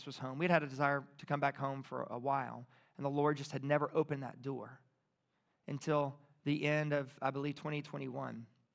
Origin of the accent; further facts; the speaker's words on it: New Iberia, Louisiana, United States; I grew up in New Iberia, but I grew up with Seth.